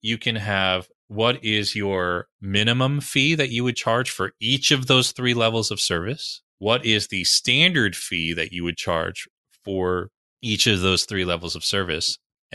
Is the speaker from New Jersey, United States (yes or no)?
yes; New Jersey, United States; also born or lived in New York City; Hockey's not big where I grew up in New Jersey, New York City. You know, we're all baseball, football, basketball people.